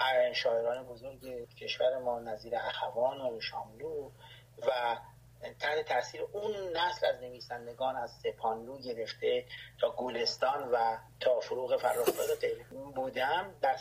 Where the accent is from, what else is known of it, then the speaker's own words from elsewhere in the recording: Tehran, Tehran Province, Iran; اگر بخوام به میلادی بگم 9 سپتامبر 1960. من متولد تهران هستم، بزرگ شده منطقه مختاری شاپور، به اصطلاح بچه شاپور هستم